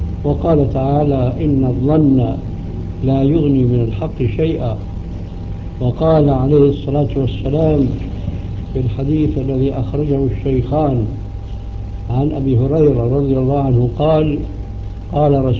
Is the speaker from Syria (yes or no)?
yes; Syria; حين ذاك يصبح لسان حاله يقول كما يقال عندنا في سوريا